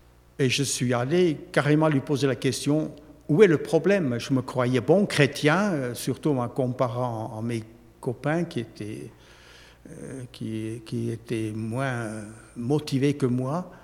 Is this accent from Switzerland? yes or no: yes; Switzerland; l'Église réformée où j'ai grandi en Suisse.